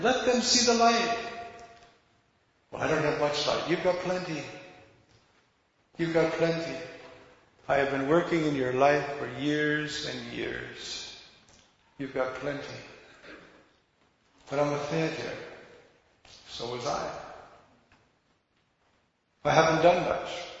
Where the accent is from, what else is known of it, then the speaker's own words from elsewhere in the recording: New York, United States; I'm a New Yorker too.